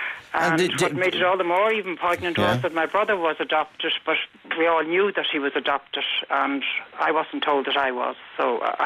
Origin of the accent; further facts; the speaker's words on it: Dublin, Leinster, Ireland; it was kind of was well known around Dublin, as that I came from Dublin Four, that I wasn't my mother's child.